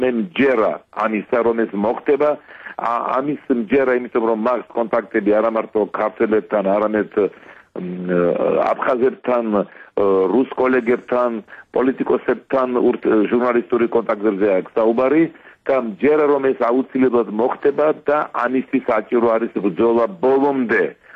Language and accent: Georgian; Sukhumi, Abkhazia, Georgia; სოხუმი, ჩემი მშობლიური ქალაქი არის საქართველოს შემადგენელი ნაწილი.